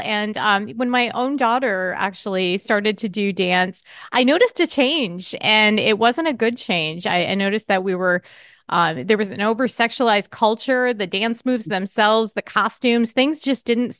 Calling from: Michigan, United States; I am checking in from Michigan. It is snowy here, but it's, you know, February.

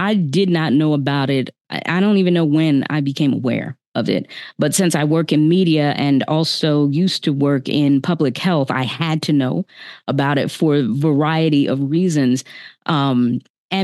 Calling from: Philadelphia, Pennsylvania, United States; My pronouns are she, her. I am checking in from Philadelphia, Chestnut Hill section

